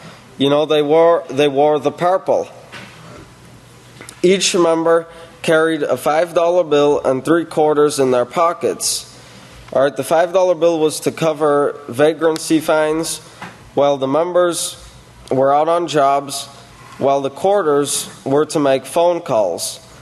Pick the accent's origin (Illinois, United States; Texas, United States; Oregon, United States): Texas, United States; You know, and these people were from Texas also. So when people from the house of Yahweh look at us as us being from Texas, they're like, does anything great come from Texas?